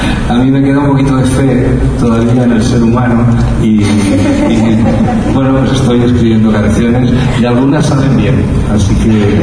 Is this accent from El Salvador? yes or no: no; Spain; soy de España, pero yo soy de aquí también, soy un poco de Colombia, soy un poco de Argentina, de México